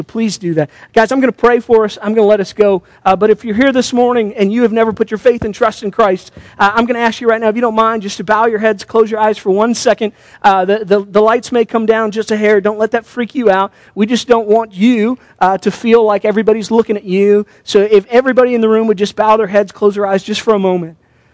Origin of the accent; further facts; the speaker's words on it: Houston, Texas, United States; Listen, I lived in the panhandle for a while. I'm from Houston originally. I didn't think I had an accent for a long time.